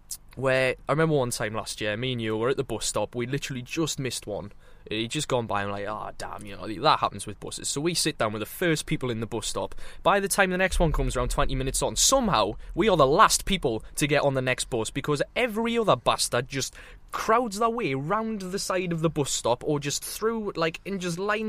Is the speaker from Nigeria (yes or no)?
no; United Kingdom; Like, we're British, right?